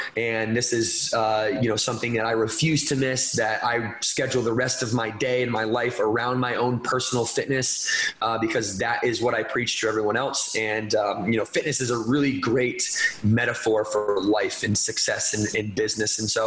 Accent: Battle Creek, Michigan, United States; and ended up back in my hometown in Battle Creek, Michigan.

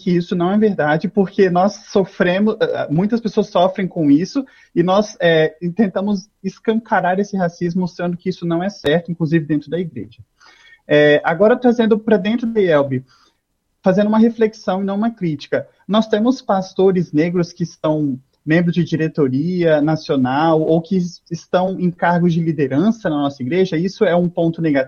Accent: Uberlândia, Minas Gerais, Brazil; eu também sou de Uberlândia, nasci lá, cidade querida.

